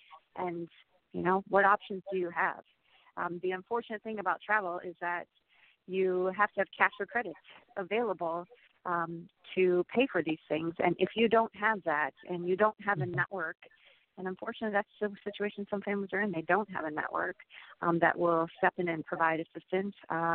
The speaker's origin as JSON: {"language": "English", "region": "Iowa", "country": "United States", "tie": "born or raised there", "said": "There wasn't and still isn't an oncologist in my hometown, and so the doctors end up sending me up to Mayo for treatment."}